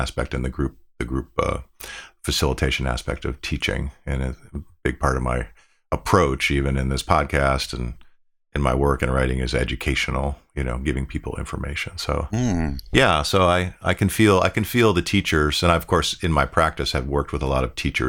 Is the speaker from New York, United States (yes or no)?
yes; Buffalo, New York, United States; So I grew up in Buffalo, New York, in Western New York State, and I went to Catholic schools.